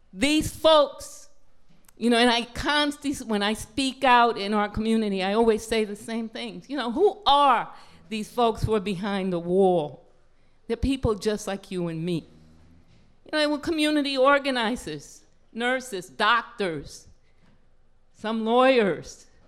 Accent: Manhattan, New York, United States; I grew up in Manhattan. I know what the streets of this city are like.

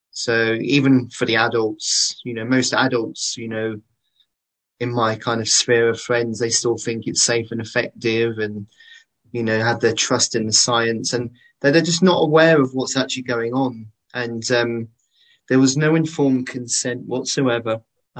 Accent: Cheltenham, South West England, United Kingdom; from Cheltenham.

